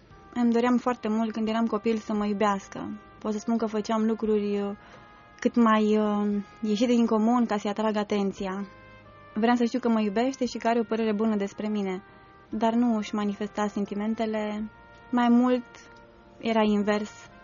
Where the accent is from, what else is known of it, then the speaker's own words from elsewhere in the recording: Hunedoara, Hunedoara County, Romania; born there; M-am născut în Hunedoara.